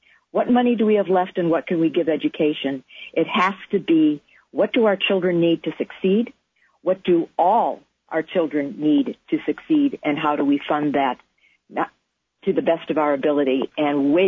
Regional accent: Detroit, Michigan, United States; I was born and raised in Detroit, so I know what poverty looks like based on the community in which we live.

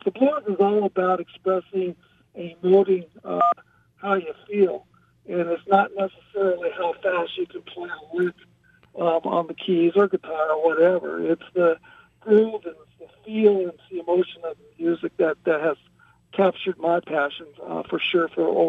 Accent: California, United States; now in Arizona, United States; Well, I came to Arizona in the early 1980s. I grew up in Southern California.

